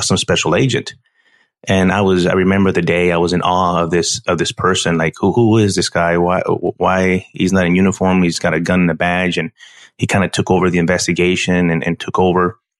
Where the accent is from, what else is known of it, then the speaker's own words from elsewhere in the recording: El Paso, Texas, United States; I grew up in El Paso, Texas, born and raised there, and right on the border, which gives me a very unique look at especially what's going on right now.